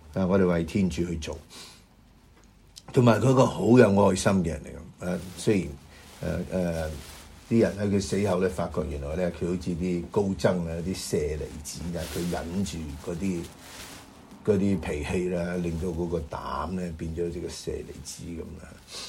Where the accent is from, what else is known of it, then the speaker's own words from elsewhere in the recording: China; 新春為我哋中國人好緊要啦。